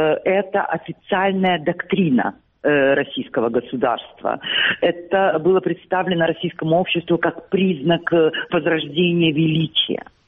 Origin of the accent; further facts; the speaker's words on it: Crimea, Ukraine; потому что я как украинская гражданка и как крымчанка имею полное право говорить о своей родине.